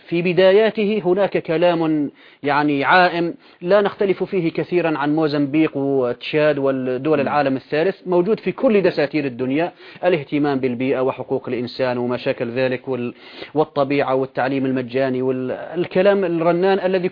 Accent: Syria; عين له شخص مشهور عندنا في سوريا

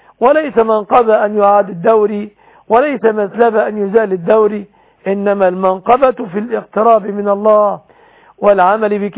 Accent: Egypt; بلادنا مصر

